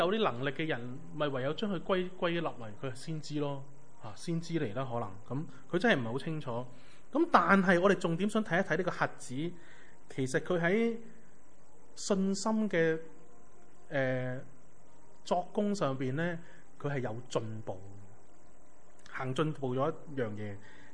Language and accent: Cantonese; China; 即系咁，我哋中国人都会咁样噶